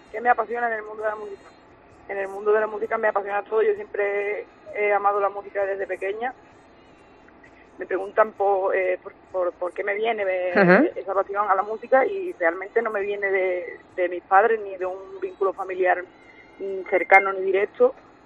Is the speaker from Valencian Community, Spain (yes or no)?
no; Huelva, Andalusia, Spain; a todo lo que me está apoyando mi tierra, que es Huelva